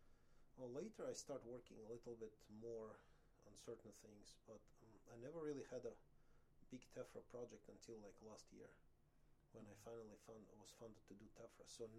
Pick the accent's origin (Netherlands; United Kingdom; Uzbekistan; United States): Uzbekistan; I came from Uzbekistan